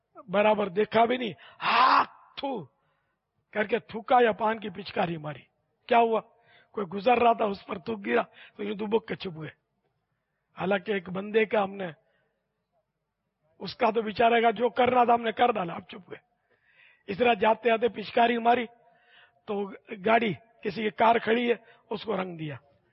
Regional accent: Karachi, Sindh, Pakistan; born there; میں تو اصلاً نسلاً ان مانو کر پاکستانی ہوں کہ میں تو پیدا ہی پاکستان میں ہوا ہوں، باب المدینہ میں پیدا ہوں، کراچی کی پیدائش ہے میری

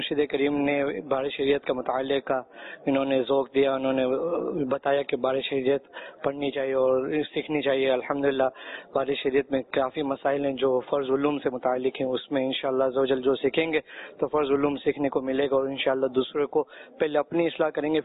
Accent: South Africa; اصل ریش South Africa کی ہے, لیکن الحمدللہ ابھی کراچی میں, ابھی کچھ عرصے کے لیے آئے ہیں.

